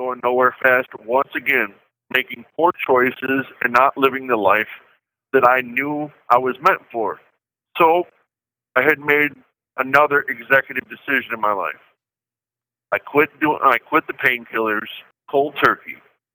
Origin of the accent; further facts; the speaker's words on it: Rockford, Illinois, United States; I'm going to be 43 years old here soon. I'm from Rockford, Illinois. I was born and raised there. I'm the normal Midwestern kid growing up.